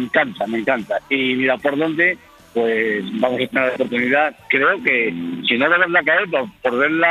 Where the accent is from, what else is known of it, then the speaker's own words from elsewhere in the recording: Extremadura, Spain; Yo soy extremeño, soy de tierra caliente